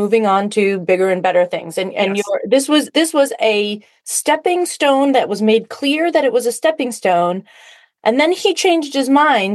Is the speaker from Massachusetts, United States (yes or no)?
yes; Fall River, Massachusetts, United States; now in New Jersey, United States; Oh, I'm a Massachusetts girl too.